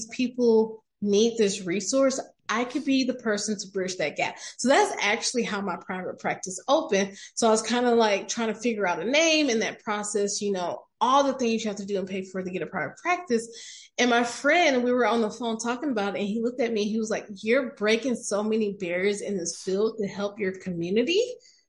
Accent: the South, United States; I grew up in the South where therapy wasn't talked about.

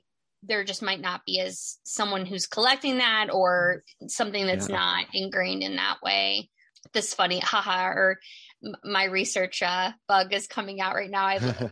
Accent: Maryland, United States; I'm actually from, I was born in Washington, D.C. Oh, wow. And I grew up in Maryland.

